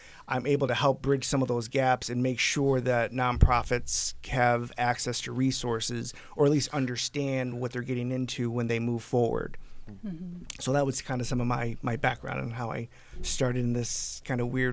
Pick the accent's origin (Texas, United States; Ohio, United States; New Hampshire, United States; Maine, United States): Ohio, United States; Toledo; I was born and raised in South Toledo.